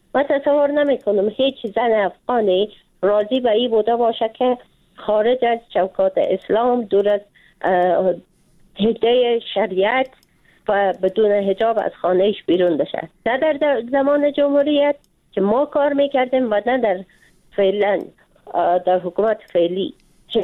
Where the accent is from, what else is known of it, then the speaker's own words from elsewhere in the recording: Afghanistan; به عنوان یک افغان